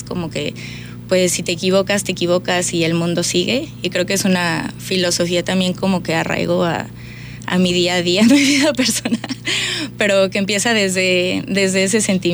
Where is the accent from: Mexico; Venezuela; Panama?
Mexico; Guadalajara, Jalisco; now in Puerto Vallarta, Mexico; Llevo 6 años en Puerto Vallarta. Ya llevo alrededor de 11 años sin vivir a Guadalajara. Tuve la oportunidad y el privilegio de poderme ir a estudiar mi carrera a Canadá. Me fui a los 21 años y estudié allá.